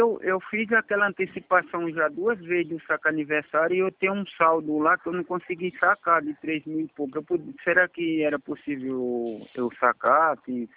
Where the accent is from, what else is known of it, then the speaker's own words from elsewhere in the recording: Junqueirópolis, São Paulo, Brazil; Eu sou aqui de Junqueirópolis.